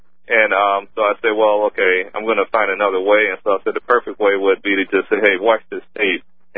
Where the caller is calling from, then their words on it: Missouri, United States; From Missouri.